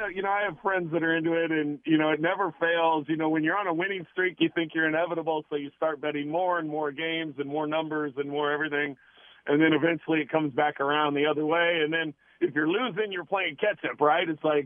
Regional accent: St. Louis, Missouri, United States; that was a cool moment for me growing up in St. Louis, going back to St. Louis

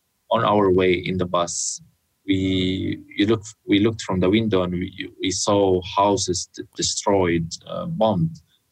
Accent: Aleppo, Aleppo Governorate, Syria; We were living in Aleppo. We are from Aleppo. We were living in a village that is near the borders of Turkey.

